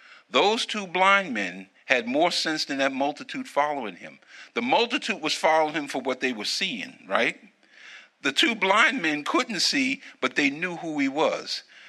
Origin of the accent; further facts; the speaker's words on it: New York City, New York, United States; You know, because I grew up in New York City, and Robert can attest this on the train.